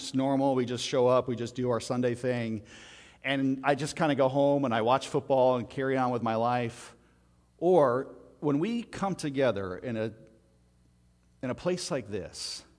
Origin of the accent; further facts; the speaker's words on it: Canada; moved away as an adult; now in New Jersey, United States; So when I moved from Canada, I'm a native Canadian, lived there almost my entire life.